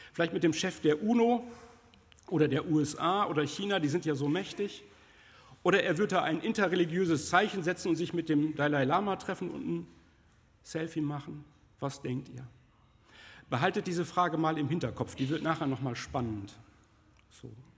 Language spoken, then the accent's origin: German; North Rhine-Westphalia, Germany; Also ich bin Ostwestfale, ne? Also verrückt sein ist nicht so unser Ding eigentlich, ne? So, wir sind da eher so bodenständig.